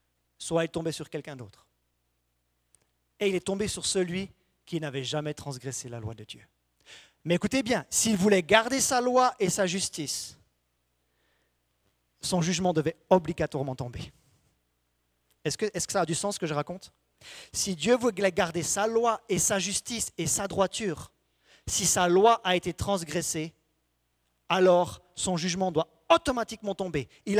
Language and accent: French; Switzerland; même si je suis suisse, je connais un petit peu la grammaire française.